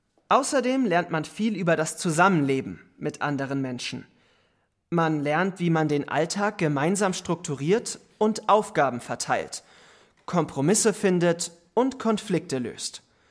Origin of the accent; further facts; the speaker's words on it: Italy; German is a second language; Ich möchte von der Situation in meinem Heimatland berichten. In meinem Heimatland Italien leben die meisten Studentinnen und Studenten während des Studiums zu Hause bei den Eltern.